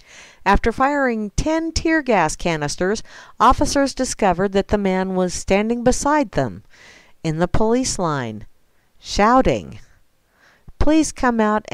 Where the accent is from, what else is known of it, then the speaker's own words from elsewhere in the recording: Kansas, United States; Oh, and it's from my home state. A man walked into a Topeka, Kansas quick stop